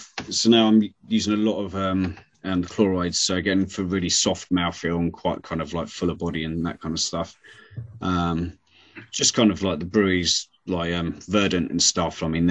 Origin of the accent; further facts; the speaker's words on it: Hastings, South East England, United Kingdom; because I'm from Hastings originally, like down the south coast